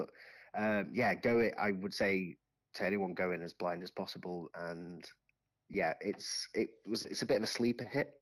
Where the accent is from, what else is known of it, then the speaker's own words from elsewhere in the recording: Yorkshire and the Humber, United Kingdom; also born or lived in North West England; now in Wagga Wagga, Australia; So I'm from Yorkshire and near Manchester originally. So only been in Wagga now for 3 months. So still kind of new to the area.